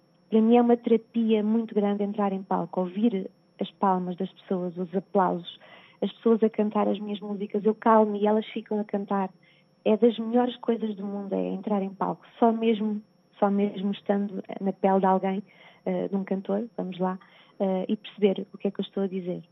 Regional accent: Caldas da Rainha, Leiria, Portugal; Ela é de Barcelos, eu sou de Caldas da Rainha.

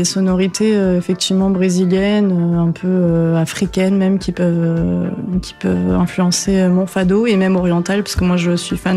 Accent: France; born there; je suis née en France, donc ça serait plus logique en vrai, même si j'ai toujours parlé portugais à la maison.

